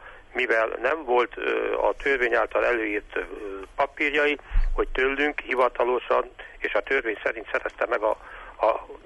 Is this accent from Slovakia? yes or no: no; Târgu Mureș, Mureș County, Romania; Nekem én minden, már Marosvásárhelyi vagyok.